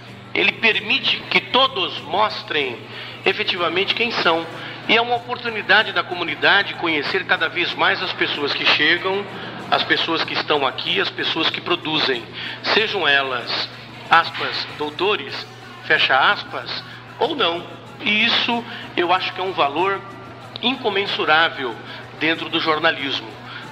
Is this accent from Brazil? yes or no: yes; Santos, São Paulo, Brazil; Eu sou de Santos, estou aqui nessa cidade que tenho como minha há quase 20 anos.